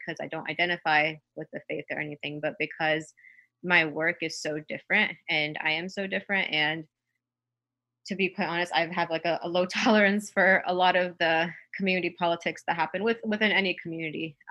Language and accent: English; Minnesota, United States; born there; also born or lived in Ohio / California / Texas / Florida; So I actually grew up in several different states. I was born in Minnesota. I lived in Ohio and then California and then Texas and then Florida and back to Texas.